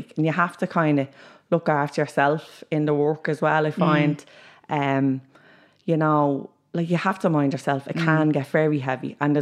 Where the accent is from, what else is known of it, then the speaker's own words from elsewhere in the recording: Ballymun, Leinster, Ireland; I'm from Ballymun. I manage a youth project up in Ballymun